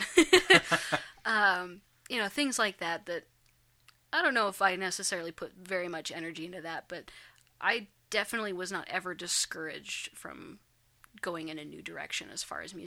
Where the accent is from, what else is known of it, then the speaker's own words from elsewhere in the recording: Wyoming, United States; But I grew up in Wyoming in a very small town.